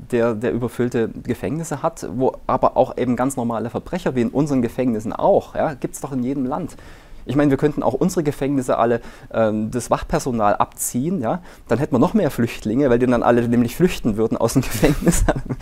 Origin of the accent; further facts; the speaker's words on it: Saxony, Germany; obwohl ich bin ja Sachse, ne? Muss man auch dazu sagen, da komme ich eigentlich her ursprünglich, ja.